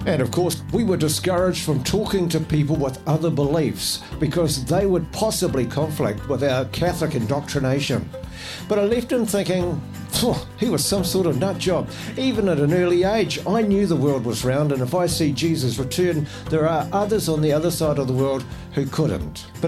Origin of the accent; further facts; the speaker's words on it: Otago, New Zealand; When I was a child growing up in a small Otago town in the early 60s, television was something only a few had.